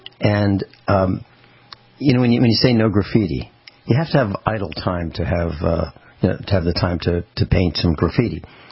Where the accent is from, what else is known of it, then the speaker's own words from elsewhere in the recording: Virginia, United States; We came from Virginia, and we traveled around the country.